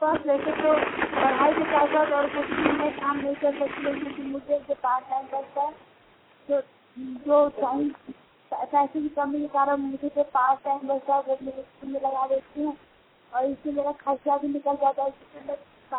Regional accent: Deori, India; मैं देवरी से रहने वाली हूँ

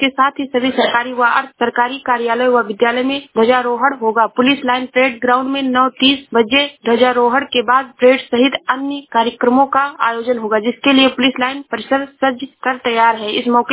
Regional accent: Uttar Pradesh, India; मैं जिला श्रावस्ती से हूँ।

